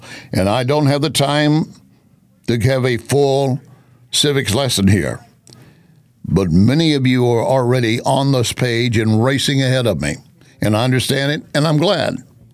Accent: Texas, United States; it reminded me of something I grew up with in Texas.

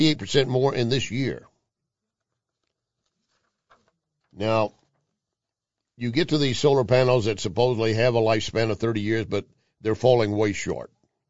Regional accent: Texas, United States; Now, I'm a Texan, and I know where Sweetwater is.

